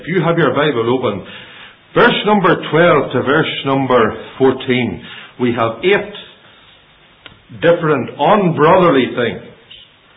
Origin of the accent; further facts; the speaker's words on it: Ireland; And being Irish people, it's not easy getting on with each other.